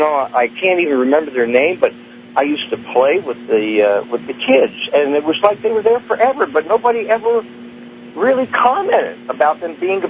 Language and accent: English; Newark, New Jersey, United States; born there; I was born in Newark, New Jersey